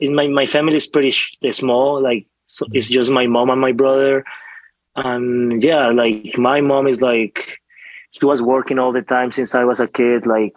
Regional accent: Bogotá, Colombia; And my dad is from Pasto, which is like basically like another small city. And yeah, I was born and raised in Bogota

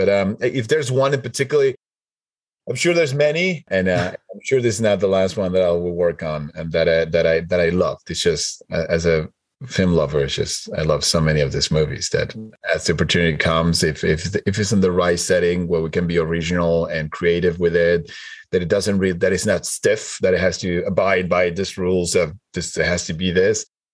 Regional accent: Uruguay; And I'm from Uruguay. Like, I've seen things and then put them in the movies.

